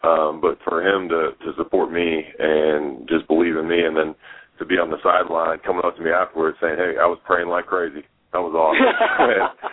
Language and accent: English; Iowa, United States; born there; I was born in Iowa, and then Dad's been in the poultry business for 27 years.